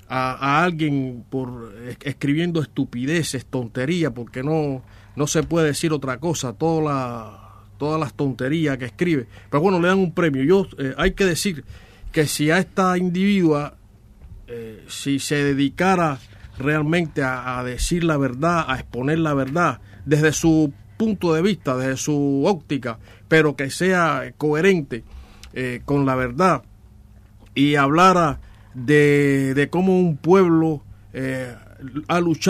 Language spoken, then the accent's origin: Spanish; Cuba; como cubano y como cubano que soy de la revolución